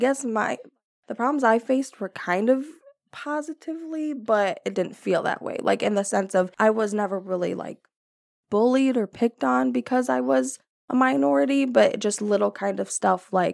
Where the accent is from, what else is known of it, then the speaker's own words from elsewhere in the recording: St. Joseph, Missouri, United States; growing up in St. Joe, I never thought about my race or how I look